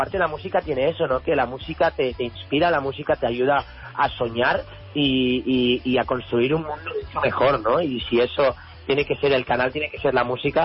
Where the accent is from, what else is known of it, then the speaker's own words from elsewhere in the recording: Sant Feliu de Llobregat, Catalonia, Spain; Estoy en Barcelona, sí, en mi pueblo, en San Feliu de Llobregat.